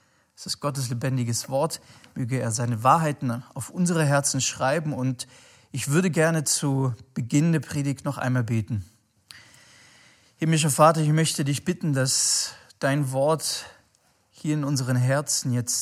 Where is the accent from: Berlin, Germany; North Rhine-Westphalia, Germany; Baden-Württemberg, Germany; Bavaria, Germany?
Baden-Württemberg, Germany; Schwäbisch Gmünd; also wo ich herkomme, in Schwäbisch Gmünd